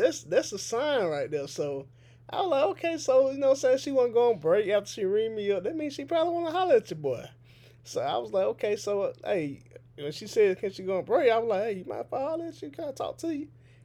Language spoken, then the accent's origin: English; Atlanta, Georgia, United States; And, you know, I'm from Atlanta, man, so, you know, I was a big … fan back then.